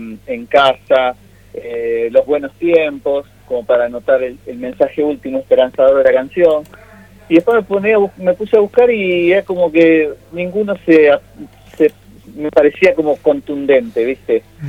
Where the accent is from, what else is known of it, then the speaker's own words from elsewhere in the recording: San Cristóbal, Argentina; yo soy de San Cristóbal y allá había un programa